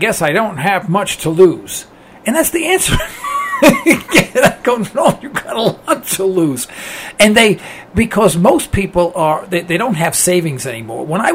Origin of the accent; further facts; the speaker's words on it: New York City, New York, United States; now I'm from New York City. I'm an East Harlem boy. I sang doo-wop back in the 1950s.